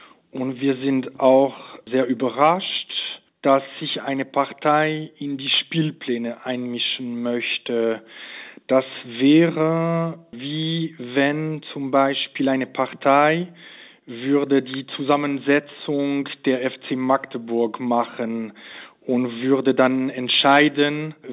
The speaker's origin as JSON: {"language": "German", "country": "Switzerland", "said": "also ich bin Schweizer und als Schweizer weiß ich sehr, um die deutsche Kultur zu schätzen."}